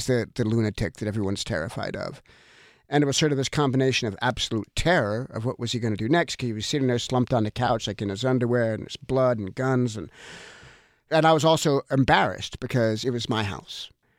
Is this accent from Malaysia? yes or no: no; Australia; now in United States; And, we came from Australia to America because we were an Australian family. We were in New York for 4 years while he completed his assignment at the Australian consulate. And then we were to return to Australia where we were going to live our Australian lives.